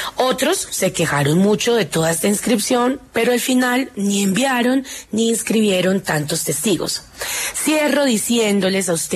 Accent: Colombia; la verdadera final que nos jugamos como colombianos

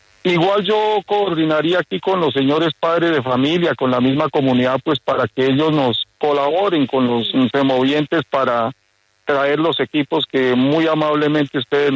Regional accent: Tunja, Boyacá, Colombia; born there; Yo soy nacido en Tunja, Boyacá, don Julio.

